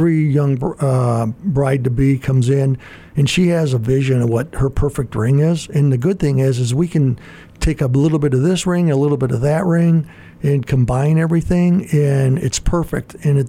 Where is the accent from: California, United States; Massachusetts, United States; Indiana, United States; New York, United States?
Indiana, United States; Gary; where I grew up in Gary, Indiana